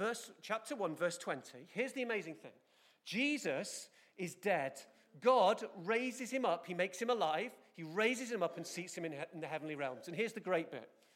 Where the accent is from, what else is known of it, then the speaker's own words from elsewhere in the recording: England, United Kingdom; Josh is English. I am English.